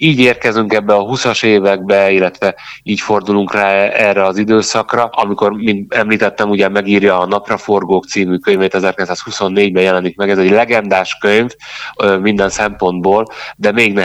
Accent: Kiskunhalas, Bács-Kiskun, Hungary; Igen, én magam is kiskunhalasi vagyok

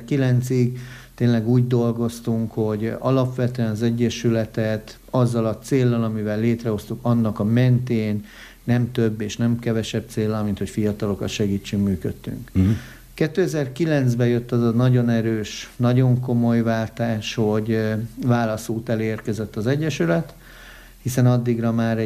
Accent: Debrecen, Hajdú-Bihar, Hungary; hát debreceniként Nyíregyházára hívnak azért, az megbecsülendő történet

